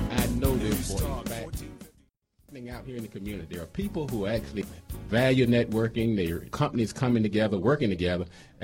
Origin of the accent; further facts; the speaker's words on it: North Carolina, United States; I mean, I'm a North Carolinian myself.